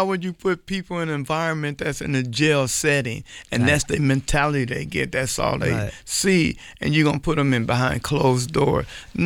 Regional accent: Chicago, Illinois, United States; My hometown.

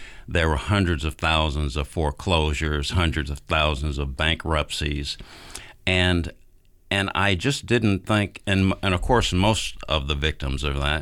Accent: Georgia, United States; I'm 69 years old, and I grew up in Georgia, so I grew up under racial segregation, and of course I remember how we were treated.

